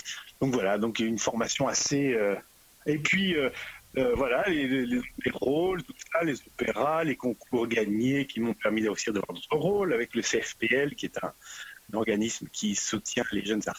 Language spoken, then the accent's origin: French; Marseille, Provence-Alpes-Côte d'Azur, France; also born or lived in Africa / United States; Alors moi j'ai grandi en Afrique toute mon enfance jusqu'à l'âge de 16 ans.